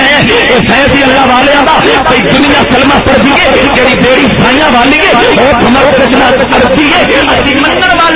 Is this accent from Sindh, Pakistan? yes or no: no; Punjab, Pakistan; first language Punjabi; چونکہ میرا تعلق پنجابی زبان سے ہے تو میں پنجابی میں